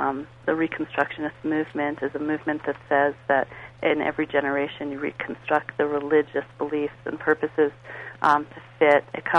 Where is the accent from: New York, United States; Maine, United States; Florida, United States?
Florida, United States; Miami; I live in Colorado. I've been here the last 23 years, but I grew up in Miami, and I was raised a practicing Jew from the conservative movement